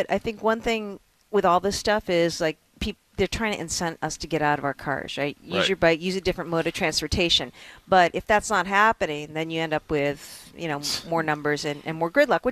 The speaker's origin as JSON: {"language": "English", "region": "New Hampshire", "country": "United States", "tie": "born or raised there", "said": "I grew up in New Hampshire, though. You know, there's a lot of services and resources that we get here in Massachusetts that we didn't get in New Hampshire"}